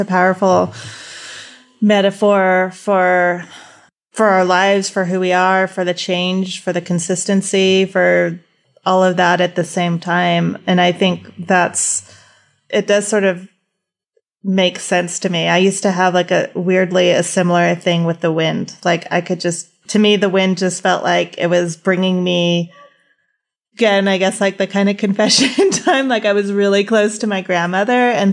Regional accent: California, United States; You know, I grew up in California, but I didn't grow up next to the ocean.

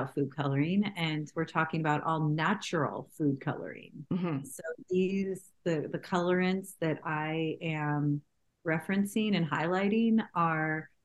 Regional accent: Ojai, California, United States; I grew up in Ojai, California. We had a big garden growing up.

